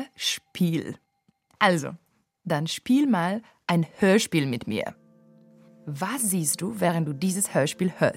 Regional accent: Varna, Varna Province, Bulgaria; German is a second language; Am bulgarischen Standort Varna. Am Schwarzen Meer. Also, hier in meiner Heimatstadt.

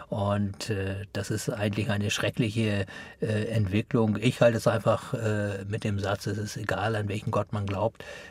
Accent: Hamburg, Germany; Meine Brüder und ich, wir sind dann schon in Hamburg geboren, da zur Schule gegangen, haben studiert und ja, haben unseren Lebensmittelpunkt eben jetzt in Norddeutschland.

